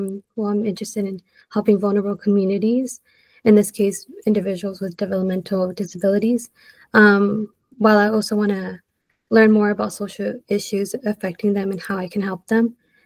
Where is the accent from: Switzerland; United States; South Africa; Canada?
United States; Yuma, Arizona; I'm from Yuma, Arizona. I'm currently a student at Northern Arizona University at the Yuma campus